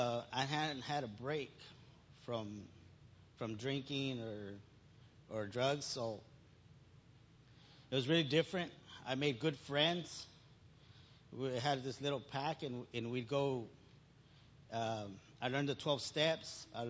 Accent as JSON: {"language": "English", "town": "Houston", "region": "Texas", "country": "United States", "tie": "born or raised there", "said": "I grew up in Houston, so my addictions led me to bad decisions."}